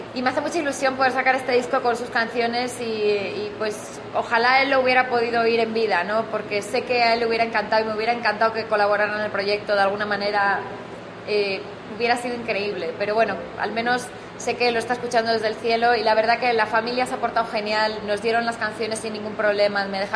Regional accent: Community of Madrid, Spain; born there; Pasa que yo nací en Madrid, en la sierra

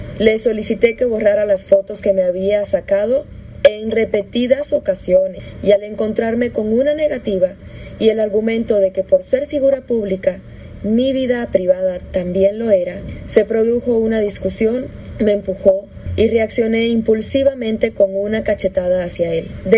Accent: Mexico; Llevo más de 20 años en él. Aquí crecí, aquí estudié, aquí me crié. Y me siento mexicana.

